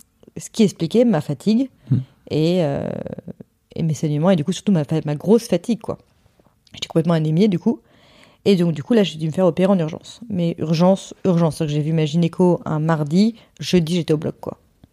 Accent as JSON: {"language": "French", "town": "Hossegor", "region": "Nouvelle-Aquitaine", "country": "France", "said": "on est parti dans le sud-ouest chez moi, à Osgore"}